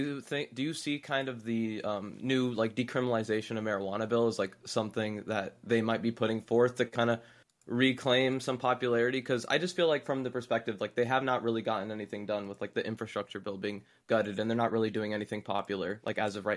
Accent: Miami, Florida, United States; I'm at the University of Florida, but I'm from Miami.

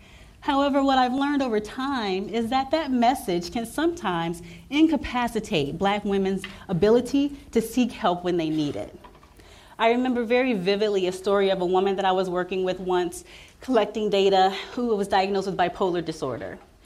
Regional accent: Midwest, United States; So I was raised in the Midwest by a family that pretty much migrated from the South.

